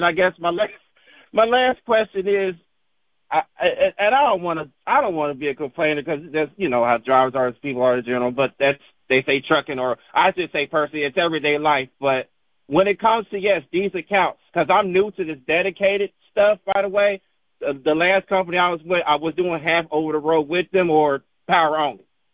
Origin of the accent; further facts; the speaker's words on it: Chicago, Illinois, United States; now in Texas, United States; my home domicile in Texas, where I'm not from originally. I'm from Chicago originally.